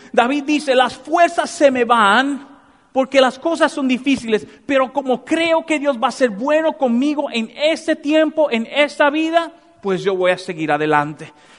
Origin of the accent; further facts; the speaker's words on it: Dominican Republic; yo soy dominicano y merenguero